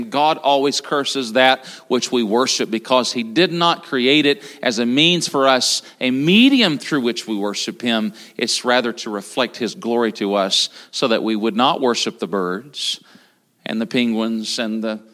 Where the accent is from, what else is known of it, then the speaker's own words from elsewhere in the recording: Tennessee, United States; I'm from Tennessee, I should not struggle with that.